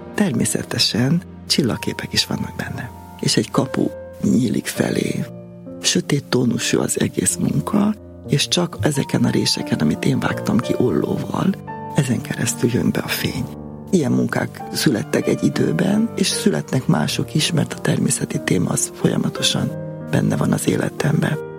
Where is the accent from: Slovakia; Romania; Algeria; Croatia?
Romania; Transylvania; Gyermekkorom egy nagy részét falun töltöttem, én erdélyi vagyok.